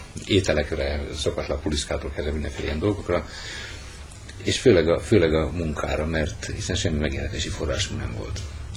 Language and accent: Hungarian; Budapest, Hungary; born there; 50 éves és építész. Budapesten születtem.